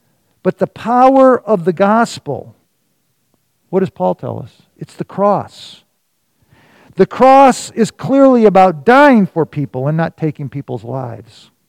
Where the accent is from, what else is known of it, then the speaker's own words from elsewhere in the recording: Detroit, Michigan, United States; I grew up in Detroit.